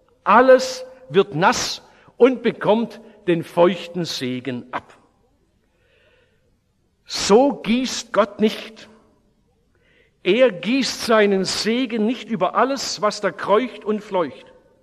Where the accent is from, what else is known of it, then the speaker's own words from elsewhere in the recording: Oberndorf am Neckar, Baden-Württemberg, Germany; So habe ich es in meiner Heimatstadt Oberndorf-Neckar erlebt